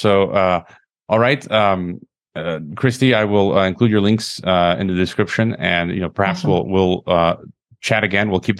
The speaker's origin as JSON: {"language": "English", "region": "Illinois", "country": "United States", "lives_now": "Mexico", "said": "And I'm from Illinois, so you're in Wisconsin."}